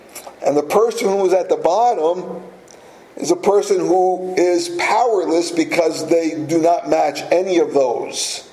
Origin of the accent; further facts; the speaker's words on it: Brazil; Now, if I was back in my home country in Brazil, things would be different.